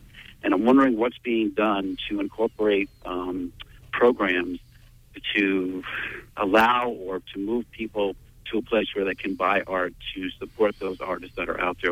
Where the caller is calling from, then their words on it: Belfast, Northern Ireland, United Kingdom; I'm calling from Belfast.